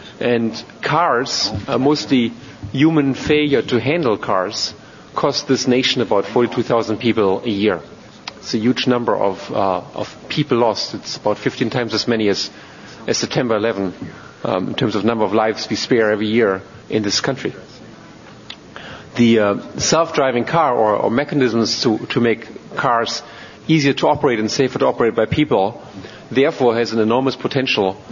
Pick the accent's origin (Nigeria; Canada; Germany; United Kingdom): Germany; moved away as an adult; also born or lived in Pittsburgh; now in United States; My history is I grew up in Germany, got my various academic degrees in Germany, including a PhD, moved to Pittsburgh, Pennsylvania, to teach at a college called Carnegie Mellon University, and then 3 years ago moved to Stanford University